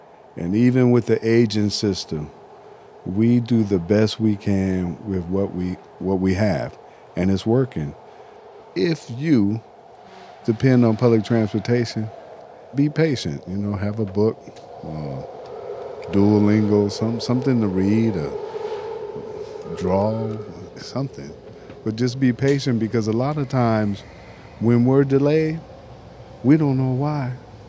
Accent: Oakland, California, United States; And then, you know, I grew up here in Oakland, actually, near this Coliseum station.

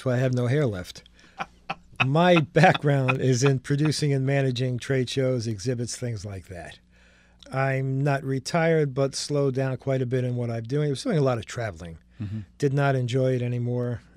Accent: Connecticut, United States; I grew up in Connecticut, an hour outside of New York City.

